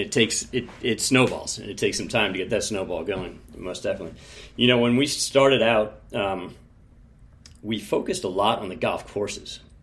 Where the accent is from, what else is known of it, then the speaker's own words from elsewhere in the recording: Philadelphia, Pennsylvania, United States; I'm from Philly originally, but now north of Boston.